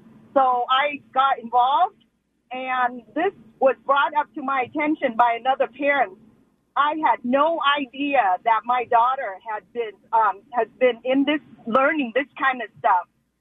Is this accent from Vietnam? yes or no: yes; Vietnam; moved away; You know, I came here from Vietnam as, you know, to I fled Vietnam. That's a communist country, you already know. And today marks the 46th year of the fall of our country, taken over by communists.